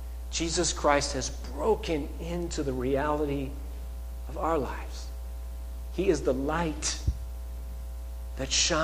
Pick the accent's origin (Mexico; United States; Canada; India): Canada; Red Deer, Alberta; When I was a lad growing up in Red Deer, Alberta, Canada, I attended a small Christian school.